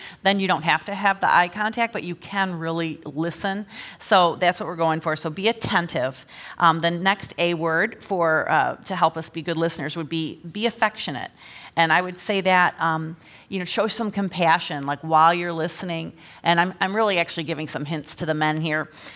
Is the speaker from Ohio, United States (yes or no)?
yes; Cleveland, Ohio, United States; all I had to say is, we're originally from Cleveland.